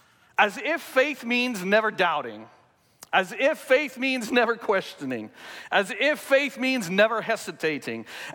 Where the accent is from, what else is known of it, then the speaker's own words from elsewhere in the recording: South Africa; 18 years old, a couple of days before my not graduation, because growing up in South Africa, we did not have graduations in high school.